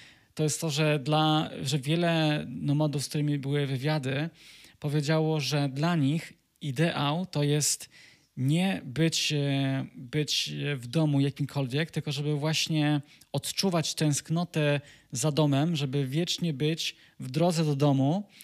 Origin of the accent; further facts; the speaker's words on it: Kraków, Lesser Poland, Poland; bardziej czuję się obcokrajowcem, outsiderem w miejscu, skąd pochodzę, w Krakowie czy w mojej miejscowości, skąd pochodzę, niż w obcym kraju